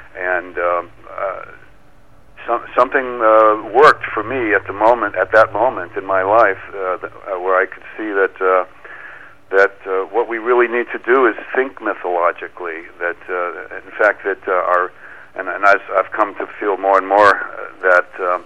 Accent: East Coast, United States; also born or lived in Boise, Idaho; I lived a little bit in Boise, Idaho about 35 years ago, but I'm from the East Coast originally.

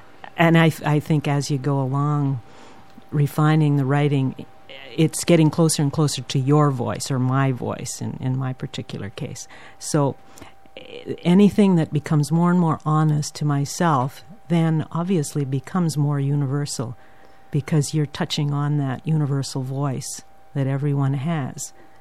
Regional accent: Canada; I feel I'm Canadian, or North America, and now this is my home.

